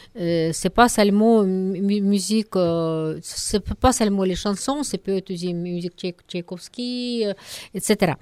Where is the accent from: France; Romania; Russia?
Russia; French is a second language; il est connu plus comme chez nous en Russie